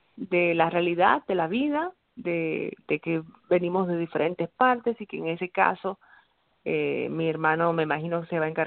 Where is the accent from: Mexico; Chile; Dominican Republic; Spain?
Dominican Republic; y nosotros somos dominicanos